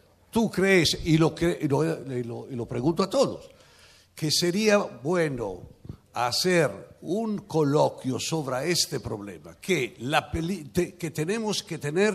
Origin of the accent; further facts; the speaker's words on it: Rimini, Emilia-Romagna, Italy; English is a second language; I come from Rimini, Fellini Foundation.